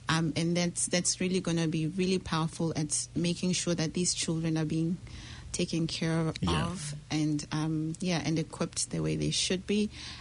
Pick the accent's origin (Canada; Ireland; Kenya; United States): Kenya; I'm from Kenya.